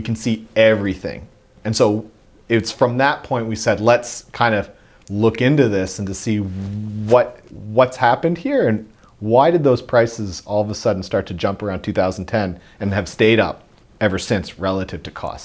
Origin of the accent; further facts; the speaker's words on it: Canada; I'm Canadian